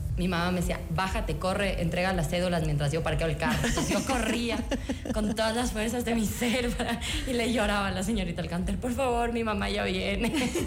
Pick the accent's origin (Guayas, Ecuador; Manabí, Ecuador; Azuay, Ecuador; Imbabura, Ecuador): Azuay, Ecuador; Cuenca; also born or lived in Tumbaco; Nosotras somos de Cuenca.